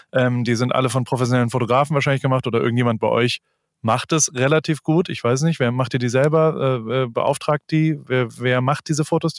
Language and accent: German; Germany; Ich komme aus der Kurpfalz, insofern weiß ich nicht, was da passiert.